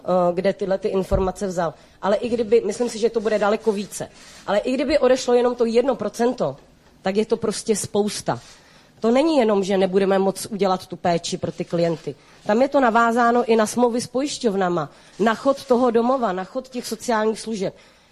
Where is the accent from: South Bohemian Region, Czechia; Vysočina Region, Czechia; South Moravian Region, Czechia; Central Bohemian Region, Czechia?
South Bohemian Region, Czechia; Český Krumlov; Jsem z Českého Krumlova